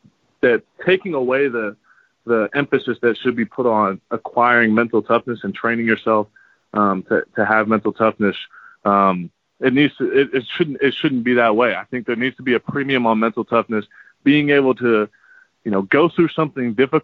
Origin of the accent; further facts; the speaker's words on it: Austin, Texas, United States; Austin is my hometown, but, you know, I went to Georgetown, went to Westlake, went to Rice, love Houston. I love coming back to Texas.